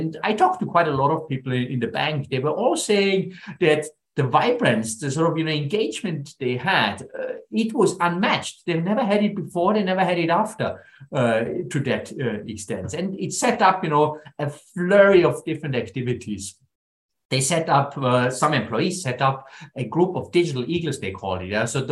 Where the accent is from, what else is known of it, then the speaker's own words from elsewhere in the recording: Austria; English is a second language; I'm from Austria, so, you know, the mountaintop is something I can certainly relate